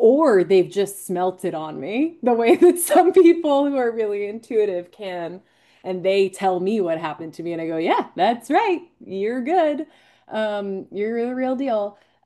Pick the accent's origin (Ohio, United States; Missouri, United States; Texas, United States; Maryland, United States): Maryland, United States; all of the very wealthy people I grew up around in on the Eastern Shore of Maryland, the Hamptons of the Chesapeake Bay, they call it.